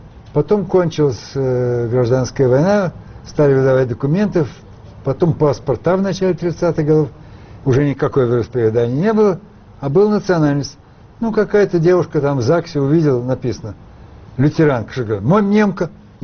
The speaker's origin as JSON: {"language": "Russian", "region": "Moscow", "country": "Russia", "tie": "born or raised there", "said": "я вообще никуда из Москвы не выезжал."}